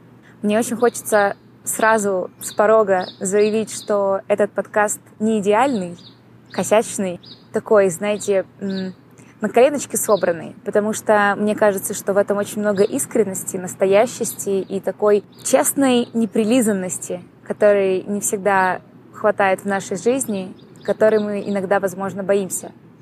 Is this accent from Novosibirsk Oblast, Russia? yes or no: yes; Novosibirsk, Novosibirsk Oblast, Russia; now in Mexico City, Mexico; я из Новосибирска